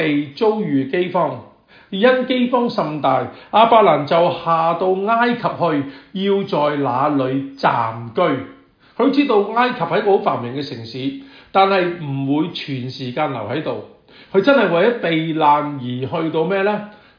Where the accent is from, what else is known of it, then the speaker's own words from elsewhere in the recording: Hong Kong; moved away as an adult; 經年過60啦，咁但係咧都要嚟帶去做，我就好深感受啊。喂，我喺香港出生，喺香港長大，喺香港有一定嘅基礎。